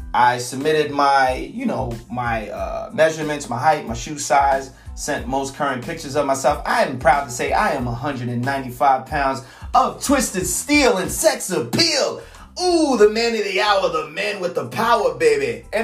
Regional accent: Brooklyn, New York, United States; in Coney Island, Brooklyn, my hometown.

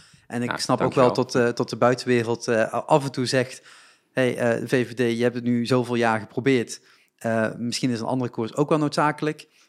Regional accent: Limburg, Netherlands; ik kom natuurlijk uit Limburg

